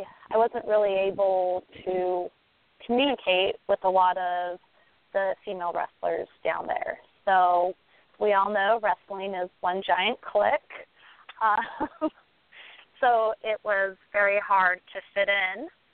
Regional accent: Brazil; I'm from Brazil. Not a lot of people know this, so I speak Portuguese fluently.

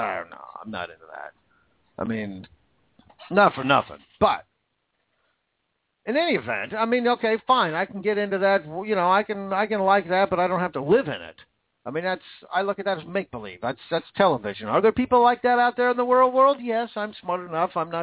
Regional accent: Washington, United States; And I grew up in Washington. That's all we got was rain.

